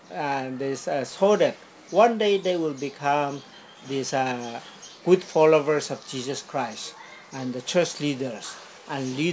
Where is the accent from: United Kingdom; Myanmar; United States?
Myanmar; Chin State; I am from this one of the tribal group, which is Chin, which is in the northwest of Myanmar. I came from the border of India.